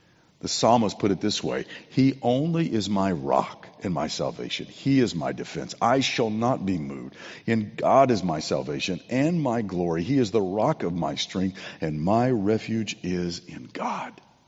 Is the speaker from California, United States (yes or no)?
yes; California, United States; When I was a boy growing up in Southern California, after Bible study on Wednesday night, we would go home